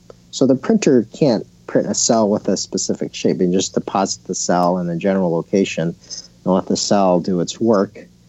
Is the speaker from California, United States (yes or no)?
yes; California, United States; I grew up in California. It was more frequent back then, you know, when I was living there.